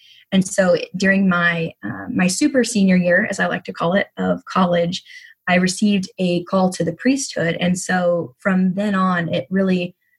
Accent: Oklahoma, United States; And even though I grew up in Oklahoma, which is a very conservative area, when I was at school, there were a lot of people that church just wasn't on their radar.

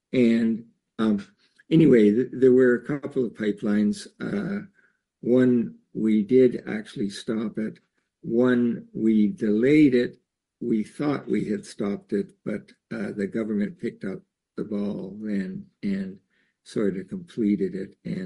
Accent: Eastern Canada, Canada; I was born and raised in the East of Canada, and we were originally in an area that was a real snow belt.

